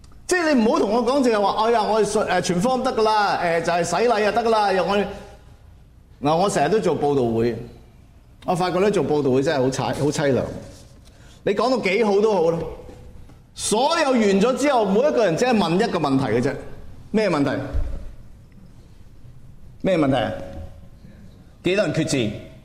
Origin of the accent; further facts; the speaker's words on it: China; 我哋广东话咧，嗱呢个国语嘅弟兄姊妹真系唔明嘅